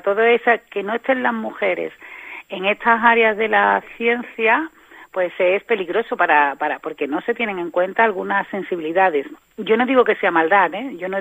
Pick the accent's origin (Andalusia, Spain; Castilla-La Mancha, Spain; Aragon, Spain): Andalusia, Spain; Yo soy muy andaluza, me encanta bailar, me encanta